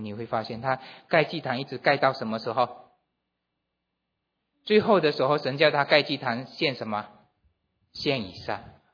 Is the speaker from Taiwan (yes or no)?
no; China; now in United States; 我们都是从中国来到美国